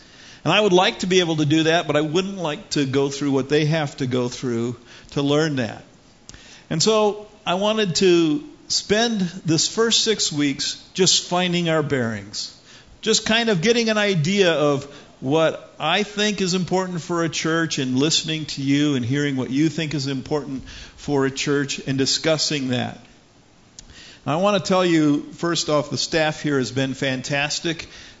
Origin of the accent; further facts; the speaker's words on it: Huntington, Indiana, United States; born there; also born or lived in Jamaica / Sierra Leone; I was born in Huntington, Indiana. A few months later, I moved to Jamaica. We were there for 4 years. Moved to Sierra Leone, West Africa for 3 years.